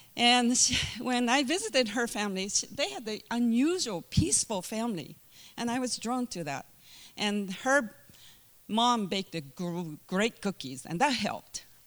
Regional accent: Japan; English is a second language; moved away; You know that you can tell I'm not from the United States. You're right. I was born in Japan, and I'm a southerner, and my town was 80,000 people.

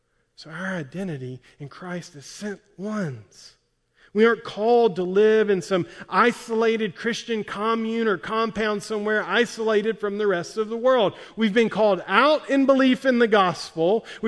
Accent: Alabama, United States; It's because I'm from Alabama, and you might have thought I said Haitians

